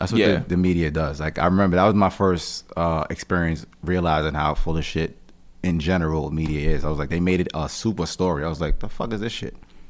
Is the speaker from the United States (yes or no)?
no; Jamaica; And I'm Jamaican, so just culturally, family, mothers, sons and shit, they just really tight knit, you know what I mean?